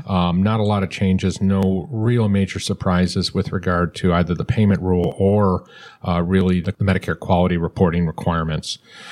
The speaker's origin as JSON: {"language": "English", "region": "New York", "country": "United States", "said": "Because we're from Western New York, we call it CASA. We have to pronounce that A."}